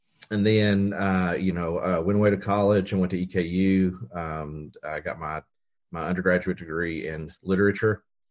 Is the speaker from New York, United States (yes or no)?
no; Frankfort, Kentucky, United States; So I grew up in Frankfort, Kentucky, lived in the county the first part of my life, and then moved into town after that.